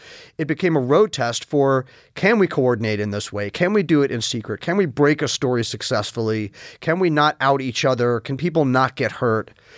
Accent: New York, United States; you know, I grew up largely in New York

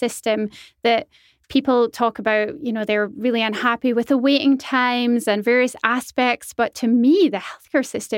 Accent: Scotland, United Kingdom; I'm from Scotland

